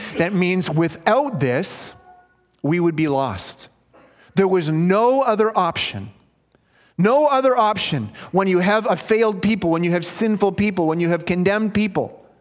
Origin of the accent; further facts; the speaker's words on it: Canada; That's like saying from A to Z, or A to Z. I'm a Canadian. A to Z.